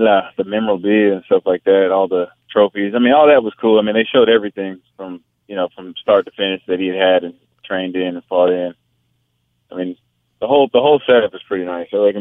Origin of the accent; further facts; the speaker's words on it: Pine Bluff, Arkansas, United States; born there; also born or lived in Hawaii / North Carolina / California; Well, no, I was born in Pine Bluff. I'm a product of the United States Marine. I lived all over.